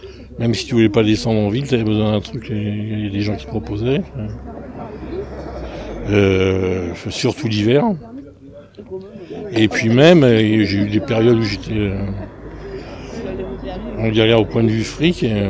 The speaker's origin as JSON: {"language": "French", "town": "Paris", "region": "Île-de-France", "country": "France", "said": "Mais j'étais de Paris."}